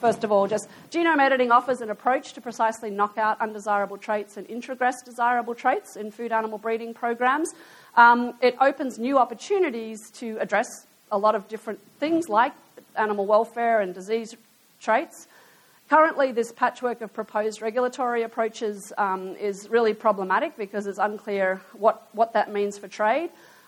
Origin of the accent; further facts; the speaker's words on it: Australia; I can make fun of it because I'm Australian